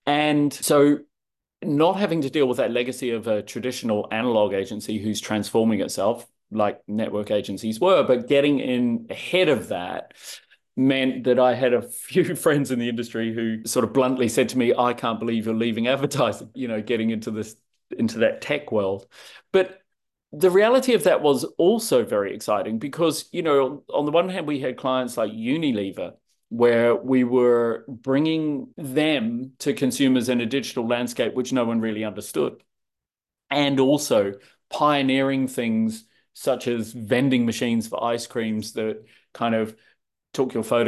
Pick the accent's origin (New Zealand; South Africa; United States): New Zealand; growing up in New Zealand and always kind of looking, I guess, from that tiny country of seeing where we can go next and what we can do next.